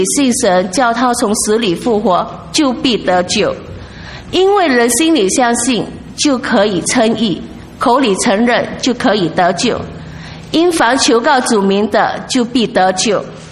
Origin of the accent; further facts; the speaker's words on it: Singapore; Chinese is a second language; 我来自新加坡，我的中文不是很好，请大家原谅。